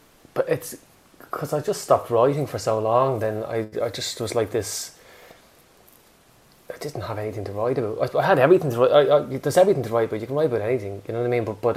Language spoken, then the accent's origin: English; Dublin, Leinster, Ireland; It's called No Take Backs, and it's just about growing up in Dublin.